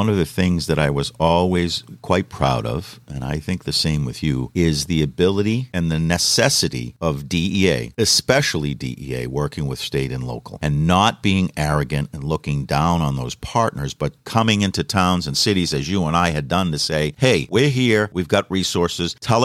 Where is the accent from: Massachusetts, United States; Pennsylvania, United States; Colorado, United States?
Massachusetts, United States; Boston; from Boston.